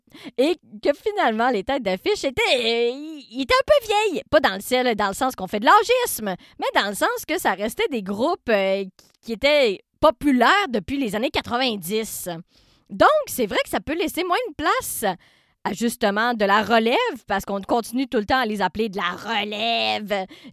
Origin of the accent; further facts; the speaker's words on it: Quebec, Canada; je viens de la Mauricie.